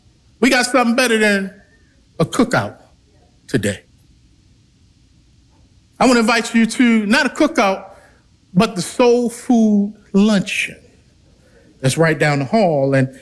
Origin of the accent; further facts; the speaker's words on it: Baltimore, Maryland, United States; now in Nashville, United States; I'm from Baltimore, man. I ain't coming on Nashville.